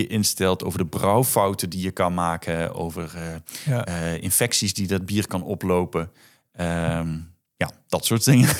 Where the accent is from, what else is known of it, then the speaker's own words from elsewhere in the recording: Netherlands; sta je als Nederlander, notabene, sta je daar voor zo'n klas met meestal Belgen.